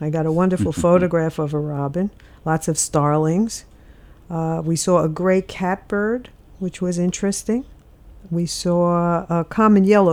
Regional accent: New York City, New York, United States; I grew up and born in New York and lived all my life there

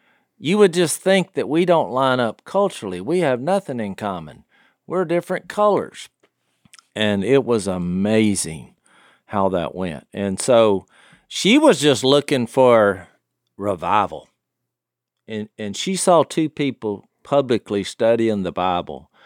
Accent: Louisiana, United States; she was from Virginia, and I said, "I'm from Louisiana."

